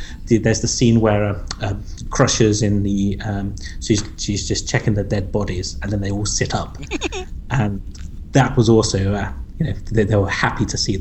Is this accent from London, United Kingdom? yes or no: yes; London, United Kingdom; from London.